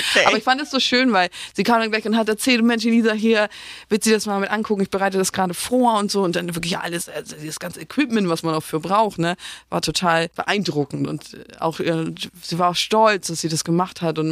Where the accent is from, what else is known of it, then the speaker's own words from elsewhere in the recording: Northern Germany, Germany; ich komme hier aus dem Norden